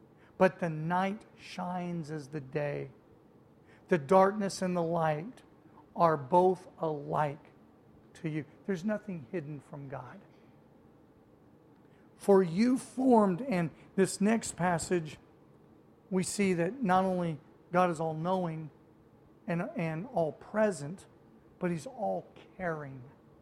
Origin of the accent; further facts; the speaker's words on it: Las Vegas, Nevada, United States; also born or lived in Oklahoma; I grew up here in Las Vegas, but I was actually born in Oklahoma. And as a small child, we made the trek to Disneyland.